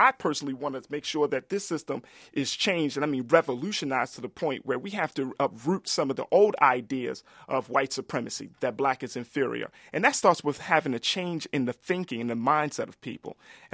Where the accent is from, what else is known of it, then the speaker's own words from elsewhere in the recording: Baltimore, Maryland, United States; As a young man growing up in Baltimore City, I saw that there was something that was needed, that was necessary.